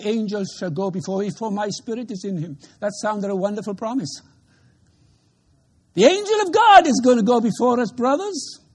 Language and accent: English; Wales, United Kingdom; I'm a Welshman.